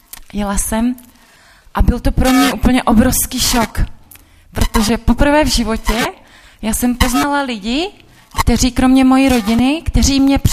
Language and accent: Czech; Bohemia, Czechia; now in Český Těšín, Czech Republic; nejsem z Ruska, když vypadám jako Ruska, tak jsem z Čech. Ale teď bydlím v Českém Těšině a mám moc ráda Slezsko a mám moc ráda Český Těšín.